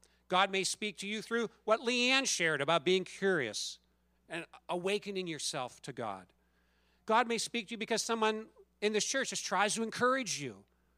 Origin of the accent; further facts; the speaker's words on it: Du Bois, Pennsylvania, United States; I'm not a city boy. I grew up in Du Bois, went to school at Dartmouth. I'm a small town kind of person.